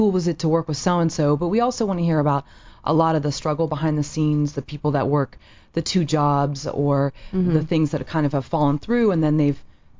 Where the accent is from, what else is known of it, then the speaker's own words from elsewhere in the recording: Palo Alto, California, United States; I'm from Palo Alto.